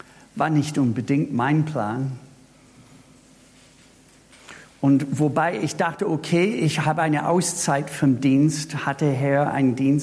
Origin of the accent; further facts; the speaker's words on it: Minnesota, United States; German is a second language; now in Germany; dass ich sicherlich nicht auf der Schwäbischen Alb geboren, aufgewachsen war und dass ich vom Ausland komme. Ja, woher kommen Sie? Aus Minnesota.